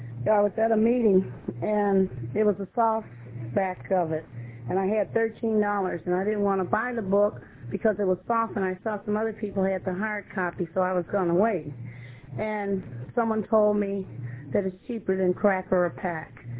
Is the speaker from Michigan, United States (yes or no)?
yes; Detroit, Michigan, United States; I'm an addict. Hi, family. I'm from Detroit also.